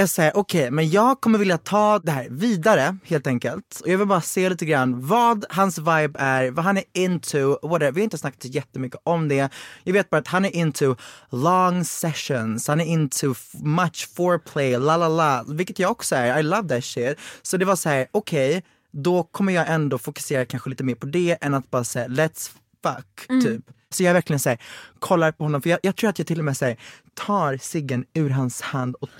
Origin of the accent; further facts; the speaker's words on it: Växjö, Kronoberg County, Sweden; jag är från Växjö.